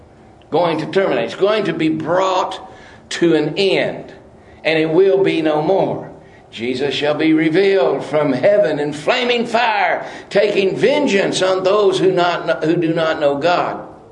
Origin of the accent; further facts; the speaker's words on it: Kentucky, United States; That's just the way I say it. I'm from Kentucky.